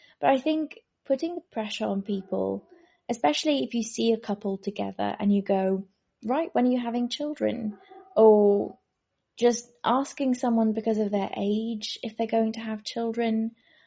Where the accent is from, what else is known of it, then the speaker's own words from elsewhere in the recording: South Africa; I'm from South Africa.